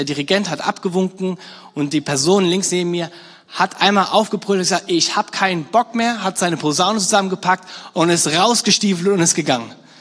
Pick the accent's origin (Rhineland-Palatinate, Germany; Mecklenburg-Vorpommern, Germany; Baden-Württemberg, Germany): Rhineland-Palatinate, Germany; Ich komme aus der Nähe von Mainz und in einem Nachbarort, wo ich groß geworden bin